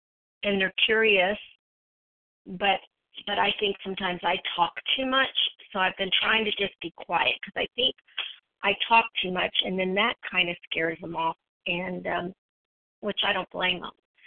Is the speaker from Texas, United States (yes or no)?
yes; Texas, United States; I'm from Texas.